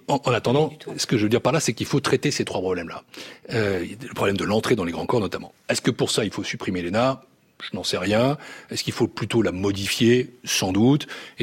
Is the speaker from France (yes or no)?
yes; France; Il se trouve que je suis français et social-démocrate